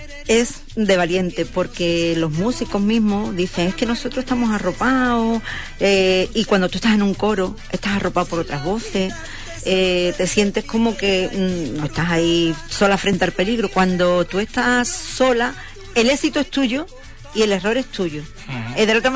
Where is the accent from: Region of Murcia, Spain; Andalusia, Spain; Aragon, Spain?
Andalusia, Spain; Huelva; soy un artista de Huelva. Y jamás he estado en un cartel que diga artista de Huelva, jamás.